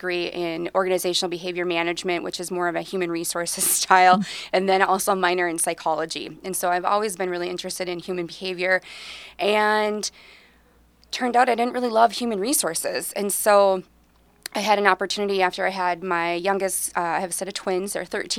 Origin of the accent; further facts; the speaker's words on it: Staples, Minnesota, United States; being really familiar with the Wadena area as well, growing up in Staples.